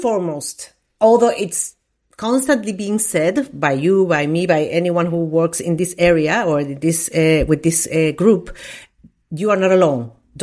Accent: Valparaíso, Chile; English is a second language; I don't know how you see it, but that's a Valparaíso. That's my hometown.

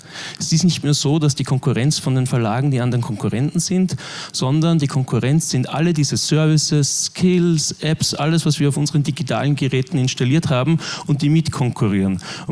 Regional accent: Linz, Upper Austria, Austria; also born or lived in Vienna; ich komme aus Linz, habe jahrzehntelang eigentlich auch in Wien gewohnt und so die Rückübersiedlung nach Linz war für mich ein bisschen so der Einstieg in die Medienbranche

